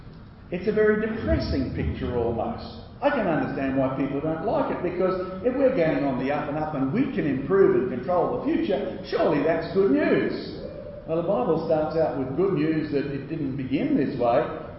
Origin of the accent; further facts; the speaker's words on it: Australia; Now, I'm an Aussie.